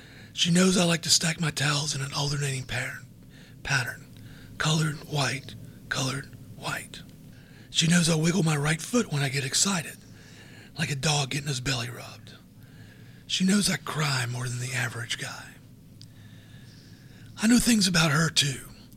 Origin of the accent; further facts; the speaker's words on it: Georgia, United States; I'm from Georgia, she's from Wisconsin.